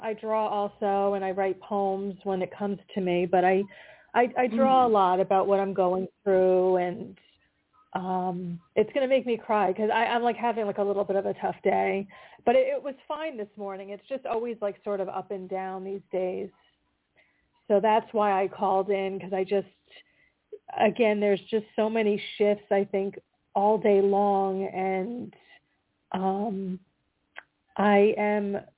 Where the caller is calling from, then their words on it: Pennsylvania, United States; from Pennsylvania.